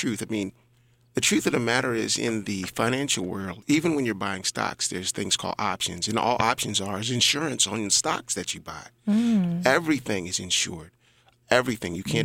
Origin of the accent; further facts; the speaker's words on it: Maryland, United States; now in Baltimore, United States; I've been in Baltimore for the last 30 years. I'm originally from the Washington, D.C., Prince George's County area. Came to Baltimore to go to the Maryland Institute College of Art.